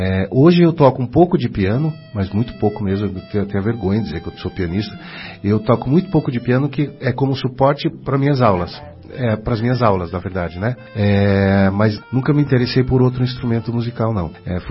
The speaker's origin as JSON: {"language": "Portuguese", "town": "Curitiba", "region": "Paraná", "country": "Brazil", "tie": "born or raised there", "also_born_or_lived": "Arapongas", "said": "Eu nasci em Arapongas, no interior do Paraná, mas logo muito, muito novinho mesmo, já vim para Curitiba. Então, eu praticamente me considero um curitibano, né? Porque passei toda a minha vida aqui."}